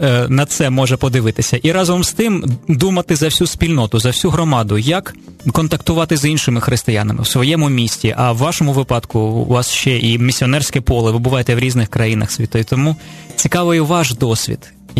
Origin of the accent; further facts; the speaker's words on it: Kyiv, Ukraine; або на Київ, от ми, кияни.